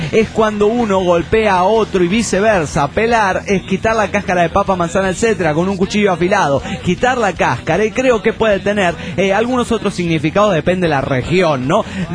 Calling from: Cochabamba, Bolivia; de Cochabamba, Bolivia.

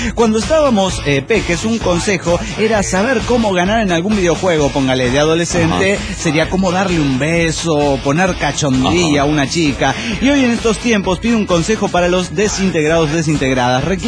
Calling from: Mexico City, Mexico

